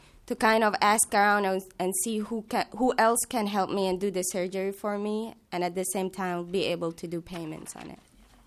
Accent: Sudan; also born or lived in Chicago; now in Mankato, United States; I'm originally from Sudan.

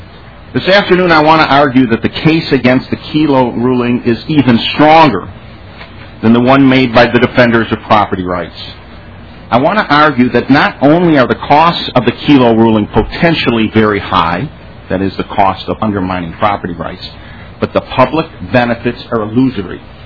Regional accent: Detroit, Michigan, United States; I want to give two in particular, one from my hometown, Detroit.

